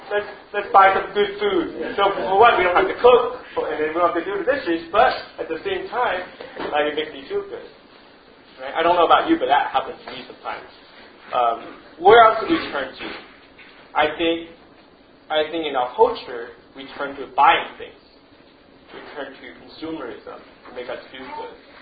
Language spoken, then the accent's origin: English; United States; And I'm from the States again, right?